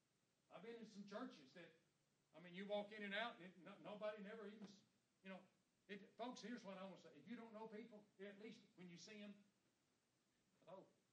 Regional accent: Knoxville, Tennessee, United States; But I grew up in Knoxville, Tennessee, went to UT, sold Cokes and Neyland Stadium when I was a little bitty fella.

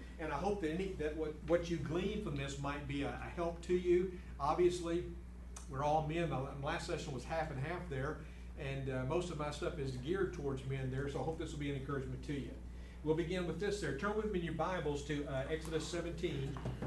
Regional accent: Memphis, Tennessee, United States; And we moved here in 1962 from Memphis, Tennessee.

